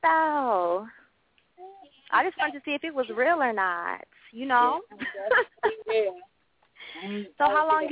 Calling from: Oakland, California, United States; I am calling from California, Oaktown. Yes, Oakland is on the map.

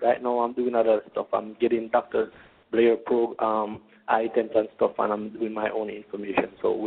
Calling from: Toronto, Ontario, Canada; I'm calling from Toronto.

